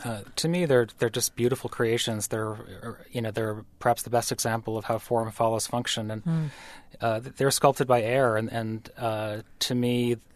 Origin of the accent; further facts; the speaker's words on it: Massachusetts, United States; I grew up in Western Massachusetts.